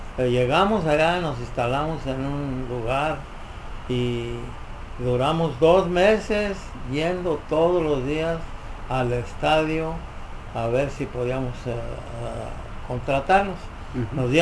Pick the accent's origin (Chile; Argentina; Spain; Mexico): Mexico; Acuitzeramo, Michoacán; born there; yo nací en Acuitzeramo, Michoacán.